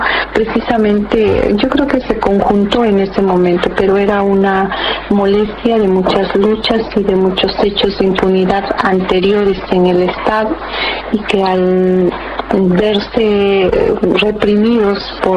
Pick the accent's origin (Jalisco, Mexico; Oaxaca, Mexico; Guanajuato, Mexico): Oaxaca, Mexico; Vengo de Oaxaca